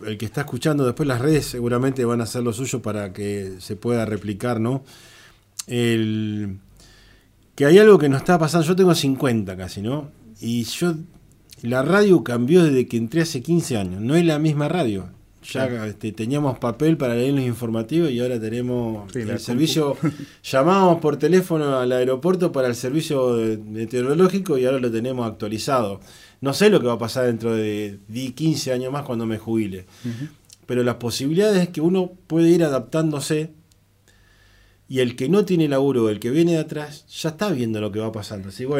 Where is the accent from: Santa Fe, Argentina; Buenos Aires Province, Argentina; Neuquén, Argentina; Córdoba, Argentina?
Buenos Aires Province, Argentina; Carmen de Patagones; yo siendo de Patagones, los dos somos de Patagones